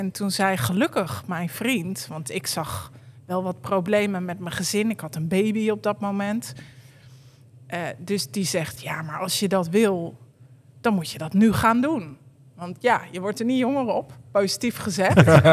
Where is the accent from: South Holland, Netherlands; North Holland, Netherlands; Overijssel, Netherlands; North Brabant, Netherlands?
North Holland, Netherlands; Hilversum; En toen ben ik bij kazerne Hilversum geweest, waar ik opgroeide.